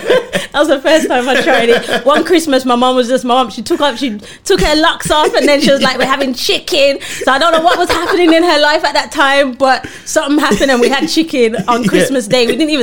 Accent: Birmingham, West Midlands, United Kingdom; Growing up in Birmingham, so I'm not sure if you know, but Birmingham is one of the most multicultural cities, I think, in Europe.

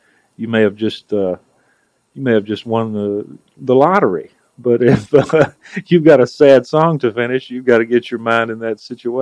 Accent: Beaumont, Texas, United States; now in Nashville, United States; I grew up in Beaumont, Texas, which is right near the Louisiana border, and I had a bunch of French relatives.

